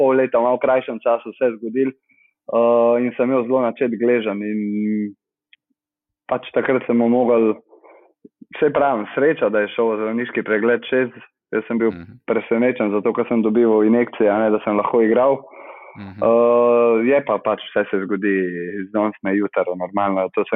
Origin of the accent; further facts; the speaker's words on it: Ljubljana, Central Slovenia, Slovenia; jaz sem iz Ljubljane in Jaz sem pač Žabar